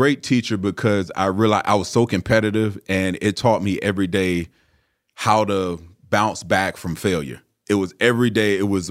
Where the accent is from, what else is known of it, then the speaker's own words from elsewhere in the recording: Tampa, Florida, United States; I grew up in Florida, so Tampa Bay, the Bucs, were my favorite team.